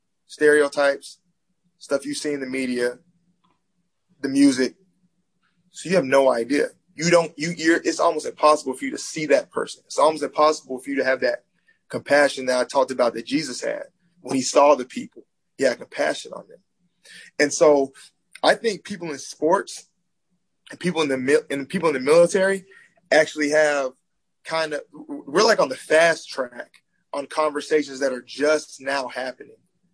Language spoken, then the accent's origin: English; Alabama, United States; most of my friends who are white growing up in Alabama.